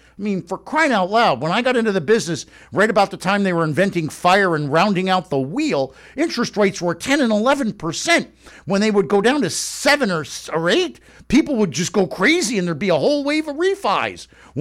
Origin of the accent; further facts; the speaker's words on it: North Miami Beach, Florida, United States; you can hear it in my voice. I'm a redneck from North Miami Beach.